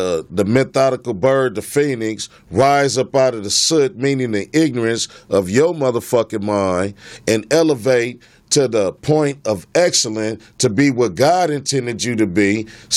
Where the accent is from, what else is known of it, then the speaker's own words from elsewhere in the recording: Los Angeles, California, United States; I was born in America. I'm a Muslim, okay? I was raised in South Central LA.